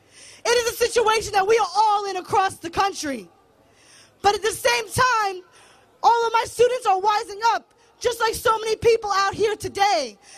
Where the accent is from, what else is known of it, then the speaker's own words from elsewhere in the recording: Lowell, Massachusetts, United States; I'm from Lowell, Massachusetts. Not many people know what that is, but it's part of the country where so many of us are forgotten.